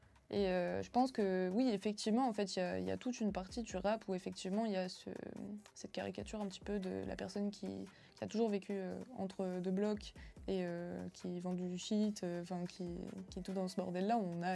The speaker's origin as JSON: {"language": "French", "town": "Arras", "region": "Hauts-de-France", "country": "France", "also_born_or_lived": "Perpignan", "said": "je suis originaire d'Arras à la toute base. Je suis née à Arras. Maintenant, j'ai vécu très très proche de Perpignan pendant 10 ans. J'ai tourné un petit peu sur le sud après ça. Et je suis montée sur Saint-Quentin en mars de cette année"}